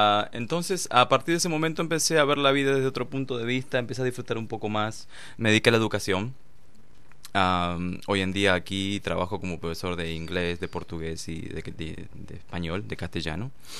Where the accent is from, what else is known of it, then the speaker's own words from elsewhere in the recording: Argentina; moved away as an adult; soy original de Argentina, pero dejé mi país cuando era muy joven, 19 años aproximadamente.